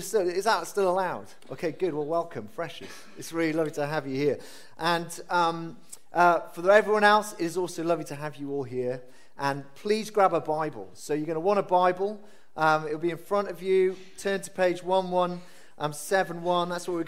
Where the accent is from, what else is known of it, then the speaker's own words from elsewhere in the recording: Wales, United Kingdom; if you're English, I know a lot of us aren't English, I'm Welsh, and so I'm rejoicing for you